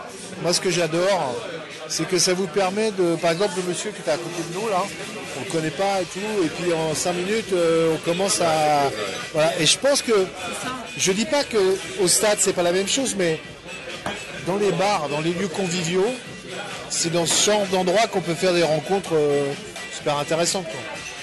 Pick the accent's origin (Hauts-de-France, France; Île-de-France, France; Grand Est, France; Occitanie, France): Île-de-France, France; Paris; Non, je suis parisien, moi. Je suis né à Paris, 4 générations et tout